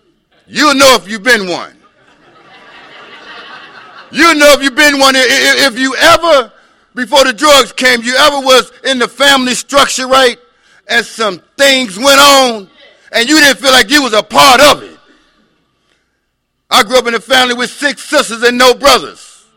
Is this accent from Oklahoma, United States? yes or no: no; Chicago, Illinois, United States; I didn't have too many choices growing up in the Yum Yum back on the south side of Chicago, Jack.